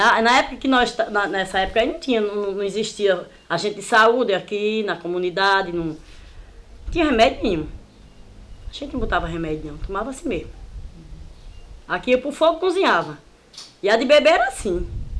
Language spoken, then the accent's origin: Portuguese; Riacho Fundo, Brazil; Aqui, toda a vida, eu nasci e me criei aqui no Riacho Fundo, toda a vida teve água.